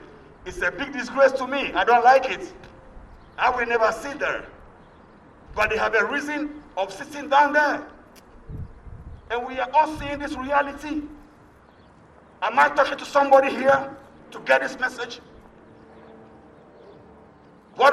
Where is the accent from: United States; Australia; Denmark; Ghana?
Ghana; Accra, Greater Accra; Go to my country in Ghana. Go to my beach. Go to beach in Accra. I'm from Accra. Go to my country in Accra.